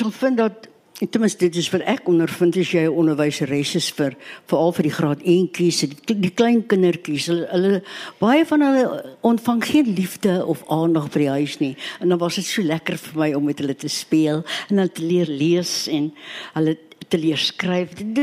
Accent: Cape Town, Western Cape, South Africa; Dit is vreselik, ek kom van die Kaap af.

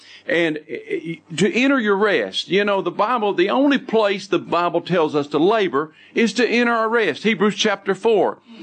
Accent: North Carolina, United States; I'm from North Carolina.

